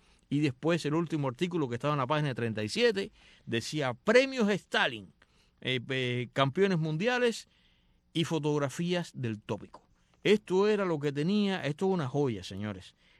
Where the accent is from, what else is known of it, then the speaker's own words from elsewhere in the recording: Cuba; en mi infancia en Cuba en los años 60